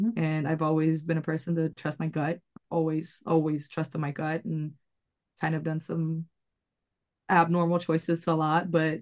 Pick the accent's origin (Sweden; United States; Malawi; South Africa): Sweden; I grew up in, like I said, I grew up in Sweden.